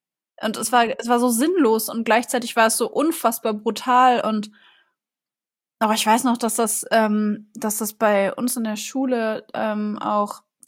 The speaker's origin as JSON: {"language": "German", "town": "Hanover", "region": "Lower Saxony", "country": "Germany", "tie": "born or raised there", "said": "Also, ich bin selber ja ursprünglich in Hannover aufgewachsen. Und Hannover ist ja jetzt nicht unbedingt die allerfriedlichste Stadt, sagen wir es mal so."}